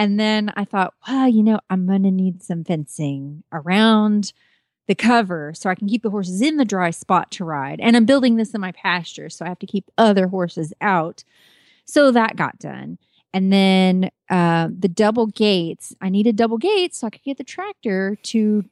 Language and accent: English; Kemp, Texas, United States; from Kemp, Texas